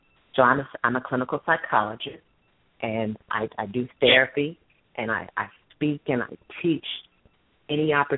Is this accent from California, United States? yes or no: no; Louisiana, United States; now in Houston, United States; I'm originally from Louisiana via the military. My father was an officer in the Army, and so I grew up as a military dependent.